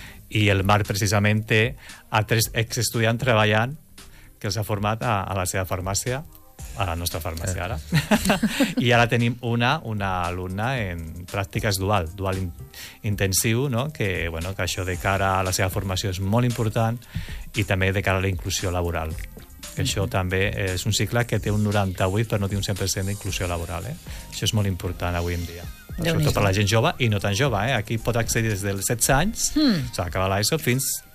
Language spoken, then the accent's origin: Catalan; Sabadell, Catalonia, Spain; now in Rubí, Spain; I no som de Rubí. No, jo som de Sabadell.